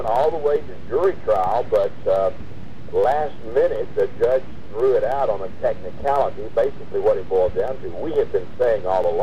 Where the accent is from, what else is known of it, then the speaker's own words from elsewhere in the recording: the South, United States; I grew up in the South back in the 50s